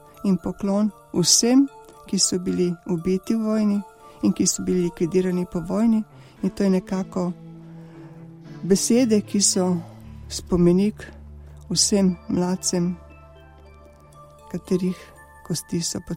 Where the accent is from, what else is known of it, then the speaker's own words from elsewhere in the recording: Sokobanja, Zaječar District, Serbia; now in Slovenia; da prihajam iz Sokobanje, ki je zelo lepa.